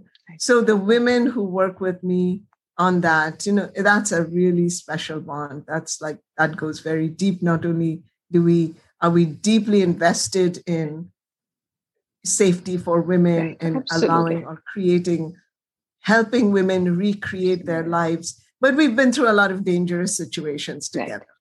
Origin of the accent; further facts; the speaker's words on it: Kolkata, West Bengal, India; And I grew up in Kolkata, as did you.